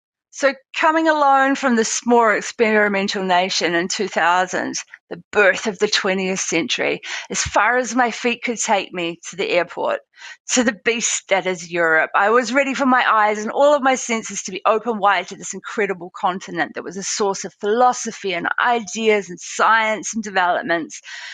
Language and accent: English; New Zealand; I come from New Zealand, which is famous for being actually paradise.